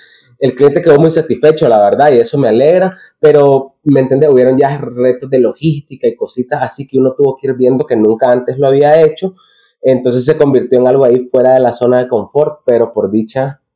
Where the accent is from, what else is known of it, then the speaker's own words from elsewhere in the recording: Nicaragua; Entonces, que se sepa que uno como nicaragüense, si bien en Nicaragua no podés desarrollarte mucho en ese ámbito, que desde afuera se puede